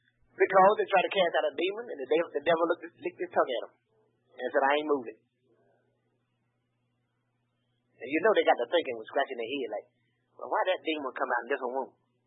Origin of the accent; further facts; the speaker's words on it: Boca Raton, Florida, United States; I grew up right here in Boca, like I said, and left here, couldn't swim a lick.